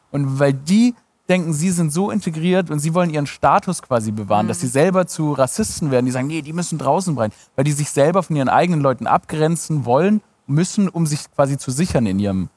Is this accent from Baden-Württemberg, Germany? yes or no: yes; Baden-Württemberg, Germany; now in Berlin, Germany; Ich bin Schwabe in Berlin.